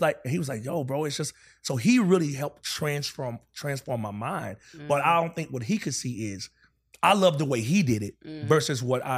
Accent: North Carolina, United States; he's from North Carolina. I'm from North Carolina.

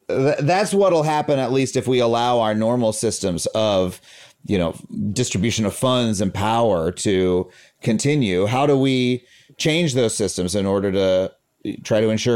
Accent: New York, United States; I mean, I grew up on Long Island

